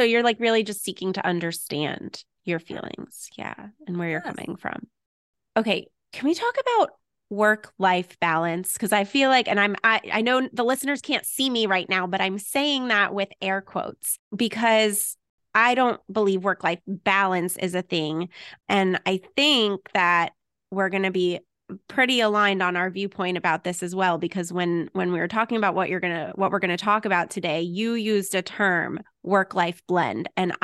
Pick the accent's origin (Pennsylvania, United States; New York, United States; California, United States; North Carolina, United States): New York, United States; Mount Sinai; Okay. So I grew up in Mount Sinai.